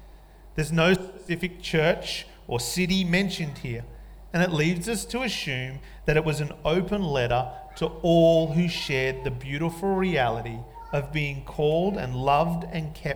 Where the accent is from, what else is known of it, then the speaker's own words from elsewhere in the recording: Stradbroke Island, Queensland, Australia; I was the kid from Stradbroke Island.